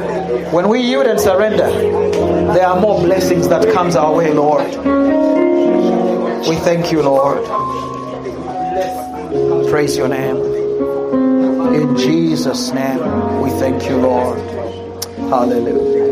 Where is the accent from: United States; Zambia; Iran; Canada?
Zambia; Lusaka, Lusaka Province; And of course, I come from Zambia, Lusaka.